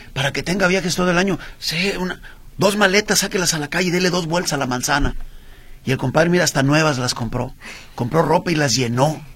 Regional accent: Guadalajara, Jalisco, Mexico; Soy de Guadalajara.

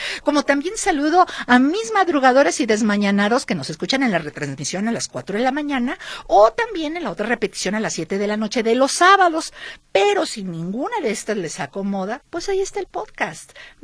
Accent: Michoacán, Mexico; allá el lugar de donde yo soy, de Michoacán

